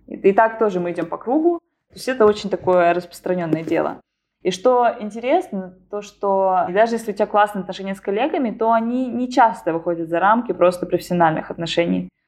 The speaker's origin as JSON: {"language": "Russian", "town": "Arkhangelsk", "region": "Arkhangelsk Oblast", "country": "Russia", "tie": "born or raised there", "said": "сидела, зубрила в Архангельске, откуда я родом."}